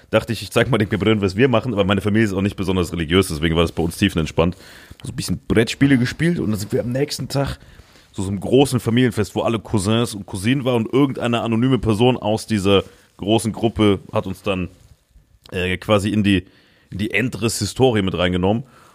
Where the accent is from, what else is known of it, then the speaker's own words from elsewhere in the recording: Saarland, Germany; ich hatte einmal Mitarbeiter hier von der Stuttgarter Agentur mit im Saarland, weil wir da eine Show hatten. Und wir sind so durch meine Heimat gefahren. Ich habe so stolz alles gezeigt. Guck mal hier, da bin ich aufgewachsen. Da war ich auf der Schule